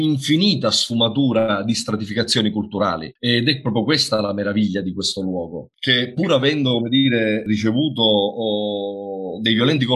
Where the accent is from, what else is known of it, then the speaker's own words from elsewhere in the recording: Scicli, Sicily, Italy; also born or lived in Modica; Io sono nato a Modica, ma la città che mi rappresenta e che mi ha accolto da sempre è Scicli, che è a pochi chilometri praticamente da Modica, nello stesso territorio ebleo.